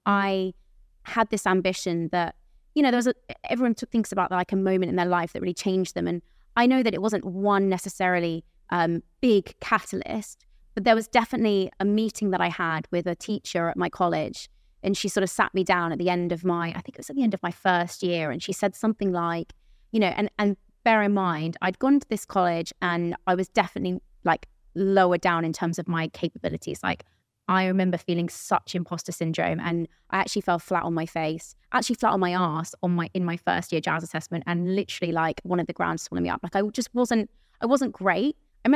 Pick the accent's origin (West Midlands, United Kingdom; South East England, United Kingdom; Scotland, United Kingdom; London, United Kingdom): South East England, United Kingdom; I had my mum in the audience because that's like close to my hometown where I grew up.